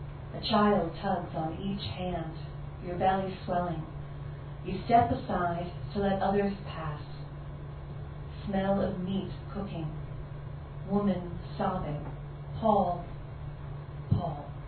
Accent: Philadelphia, Pennsylvania, United States; born there; I was born in Philadelphia in 1966, and a month before I was born, my parents went

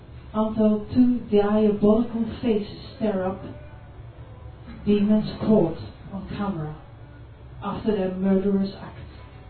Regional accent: Amsterdam, North Holland, Netherlands; moved away; I'm actually from Amsterdam, Holland, but I've been living here for 13 years

